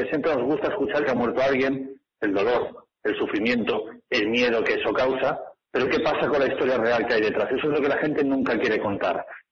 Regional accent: Catalonia, Spain; un poco homenaje a mi tierra

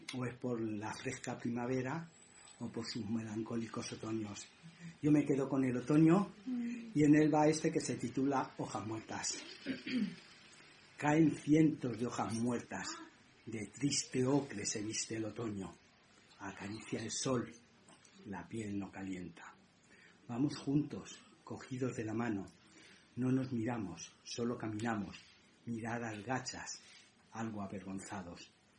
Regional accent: Aranjuez, Community of Madrid, Spain; yo también soy de un lugar, diría que un tanto mágico. Yo soy de Aranjuez y esto obviamente me inspira.

